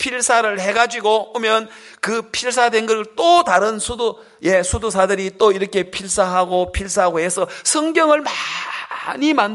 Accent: Gyeongsang, South Korea; 경상도, 저는 경상도 사람입니다만

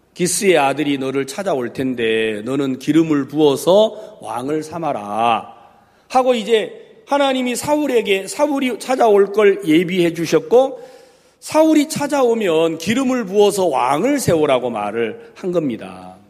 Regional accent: Wando, South Jeolla, South Korea; 제 고향이 전라남도 완도군 소안면 비자리 1169번지라는 동네에서 아주 촌도 막 유별난 촌에서 태어났어요.

